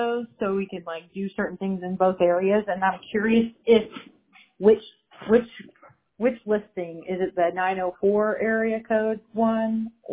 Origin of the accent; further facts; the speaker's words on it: Callahan, United States; So, but yeah, no, I work and I'm from Callahan.